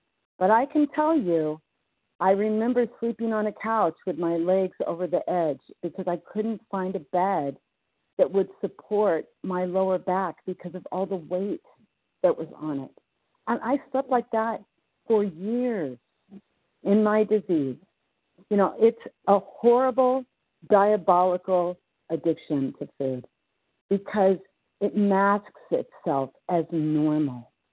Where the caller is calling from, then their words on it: California, United States; I'm calling from Northern California, recovered.